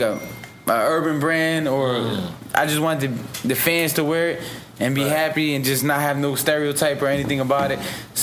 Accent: Philadelphia, Pennsylvania, United States; I was born in North Philly, and then I moved to Juniata when I was 10 years old, and I was raised in Juniata. It's like, you know, it's like a little hardworking blue collar neighborhood.

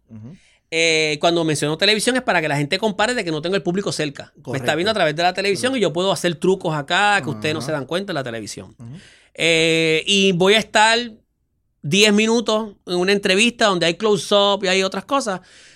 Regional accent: Puerto Rico; Y yo no soy europeo, yo soy, uh-huh, puertorriqueño.

